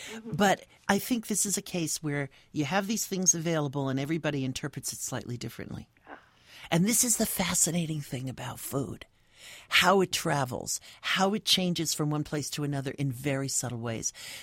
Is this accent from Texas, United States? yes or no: no; New York, United States; because I grew up in the New York area, and there was such a stress on dairy in that environment.